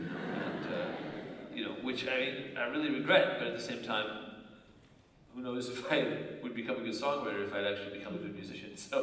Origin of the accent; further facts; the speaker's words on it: California, United States; but I grew up in California